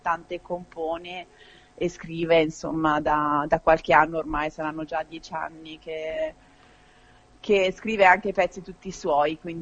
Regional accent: Venice, Veneto, Italy; Sono nata a Venezia, sono cresciuta anche là, i miei sono siciliani, quindi un po' un mix.

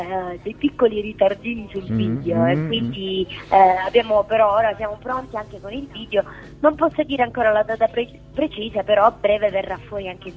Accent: Apulia, Italy; now in Milan, Italy; Io sono pugliese, adesso vivo a Milano, ma ci vivo da poco

